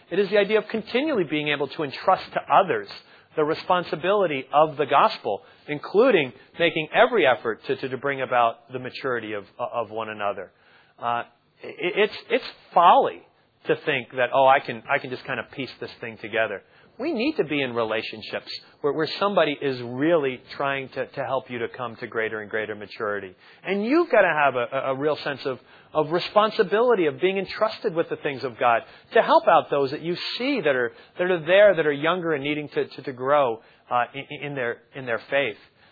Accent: New Jersey, United States; I'm from New Jersey, the New York area, and I don't even like to confront people.

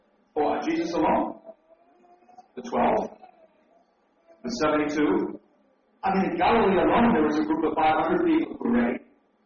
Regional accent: Nigeria; When I go to Nigeria, I tell them, although I'm from Nigeria, I tell them

